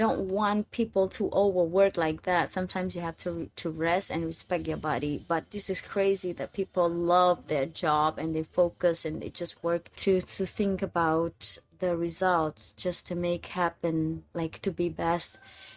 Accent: Cambodia; I told them that I'm from Cambodia.

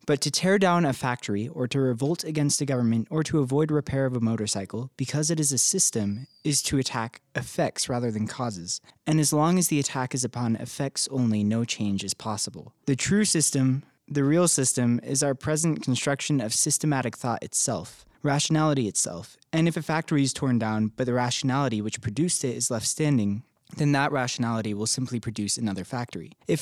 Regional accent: United States; I mean, I'm American, so naturally I've been like

